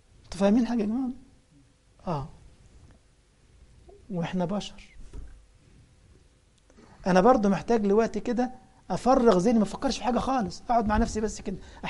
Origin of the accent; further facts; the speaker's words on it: Egypt; كان عندي خطبه جمعه في محافظه اسمها الغربيه، طنطا عندنا في مصر، في قريه اسمها كتامه، مسجد اسمه التوحيد.